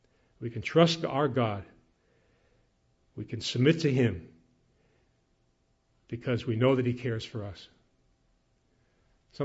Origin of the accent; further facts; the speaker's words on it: Yonkers, New York, United States; I'll never forget one time when I was growing up in Yonkers